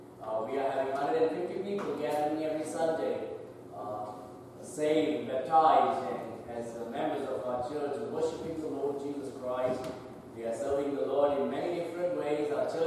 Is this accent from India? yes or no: yes; Goa, India; I come all the way from Goa, India. Goa is a state, India is a country. And in Goa, I pastor the Grace and Truth Baptist Church.